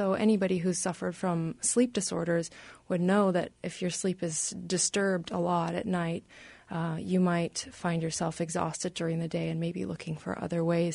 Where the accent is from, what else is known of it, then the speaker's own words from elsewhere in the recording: Seattle, Washington, United States; We grew up in Seattle, where summers aren't nearly as difficult as they would be for someone with a disorder here in the Midwest or in Nebraska, where my grandfather grew up.